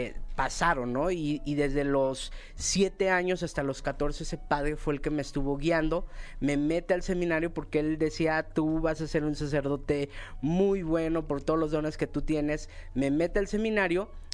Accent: Guadalajara, Jalisco, Mexico; Soy de Guadalajara.

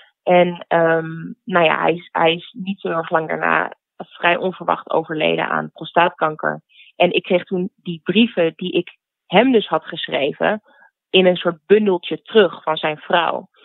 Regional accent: Oldenzaal, Overijssel, Netherlands; Weet je, ik heb in opgroeiend in Oldenzaal niet lekker in mijn vel zitten op de middelbare school

